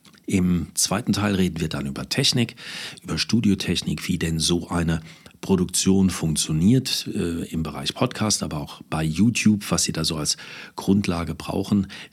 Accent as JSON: {"language": "German", "region": "Saarland", "country": "Germany", "said": "wie man bei uns im Saarland so schön sagt, ein paar Streifen in der Aussprache drin haben."}